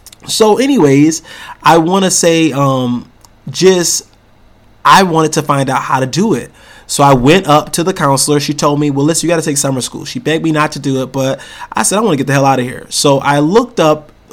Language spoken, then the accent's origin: English; Rochester, New York, United States; So I am born and raised in Rochester, New York, like I said earlier, and I am an actor.